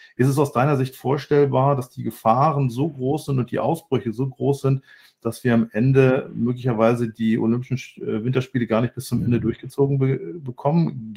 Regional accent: Hamburg, Germany; ich selber bin ja auch Hamburger

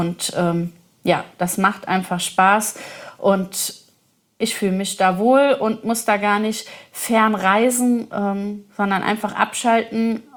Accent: Leutersdorf, Rhineland-Palatinate, Germany; Also wo ich mich am wohlsten fühle hier in meiner Heimat, ist die Frage.

